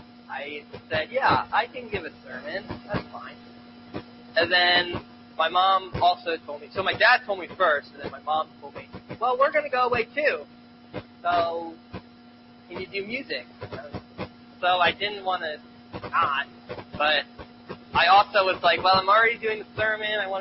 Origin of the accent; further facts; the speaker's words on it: Elverson, Pennsylvania, United States; So, I was born and raised in Elverson. Gretchen and I, my wife, and Oliver is down there playing somewhere. We live in Elverson.